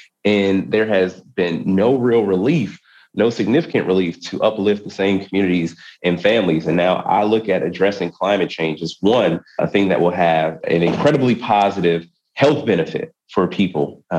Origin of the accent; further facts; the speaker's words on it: Wisconsin, United States; The Senate does not deliver for the average working person in my home state of Wisconsin